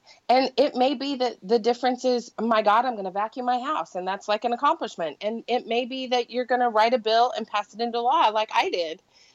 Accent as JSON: {"language": "English", "region": "Utah", "country": "United States", "tie": "born or raised there", "said": "And so, you know, and I come from a conservative place. I was born and raised in Utah."}